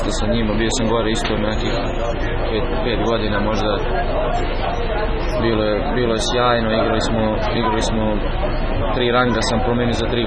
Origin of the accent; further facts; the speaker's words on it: Kragujevac, Šumadija, Serbia; dolazim iz Kragujevca, naravno iz Velikog Polja, to je Grošnice.